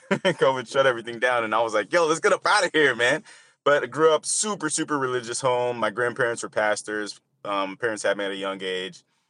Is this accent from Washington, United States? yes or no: yes; Whidbey Island, Washington, United States; also born or lived in California; But I was actually born in California. And raised in Whidbey Island. So we moved up from California to Washington State via military.